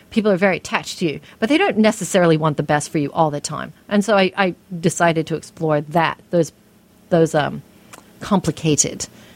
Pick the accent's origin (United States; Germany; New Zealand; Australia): Australia; Western Australia; And I grew up in Western Australia. And you feel very isolated when you grow up in Western Australia